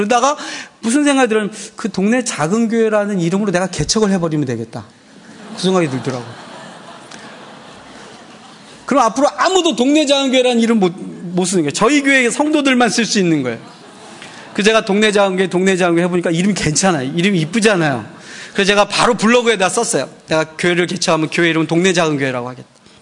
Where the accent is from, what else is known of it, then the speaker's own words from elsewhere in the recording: South Korea; 아, 저희도 한국에서 왔다고 인사를 막 나누고